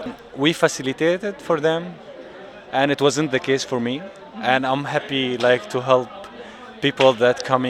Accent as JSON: {"language": "English", "town": "Aleppo", "region": "Aleppo Governorate", "country": "Syria", "lives_now": "Netherlands", "said": "I'm from Syria, from Aleppo."}